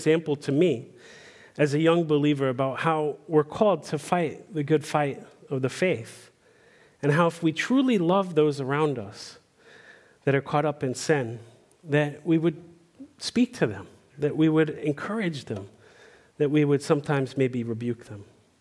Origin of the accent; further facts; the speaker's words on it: Washington, District of Columbia, United States; Well, growing up in Washington, D.C., I was a part of a very lively youth group.